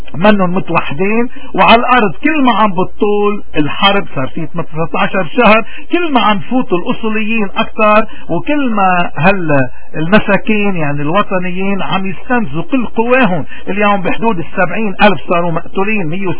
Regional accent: Lebanon; في عنا قضية وكلنا كلبنانيين مفروض نحن نشيل الاشخاص على جنب ونمسك القضية

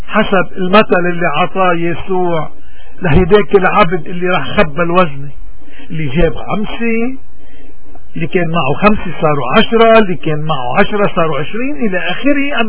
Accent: Lebanon; واجبنا الإيماني والوطني كلبنانيين سياديين وأحرار أن نتحلى بالشجاعة

